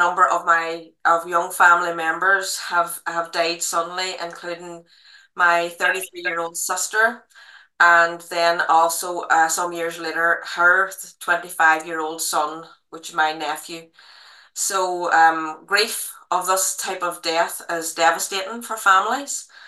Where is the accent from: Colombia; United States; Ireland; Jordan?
Ireland; I come from Ireland